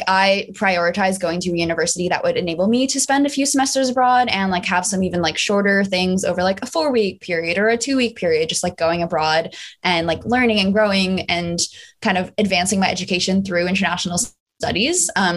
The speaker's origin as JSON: {"language": "English", "region": "New Jersey", "country": "United States", "tie": "born or raised there", "also_born_or_lived": "New York City", "lives_now": "San Francisco, United States", "said": "I spent most of my life thus far, like, growing up in New Jersey, and then spent the last 4 years kind of based out of New York City during college"}